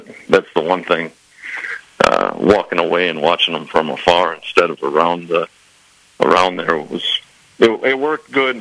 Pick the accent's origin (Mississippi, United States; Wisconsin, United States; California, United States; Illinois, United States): Wisconsin, United States; Madison; Originally, I'm from Madison, Wisconsin.